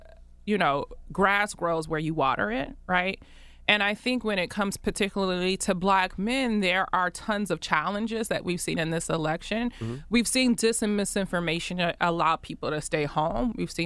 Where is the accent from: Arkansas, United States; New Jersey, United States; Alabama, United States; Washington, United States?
Alabama, United States; Huntsville; also born or lived in Ohio; So I grew up in the South and in the Midwest. I grew up in Alabama and Ohio.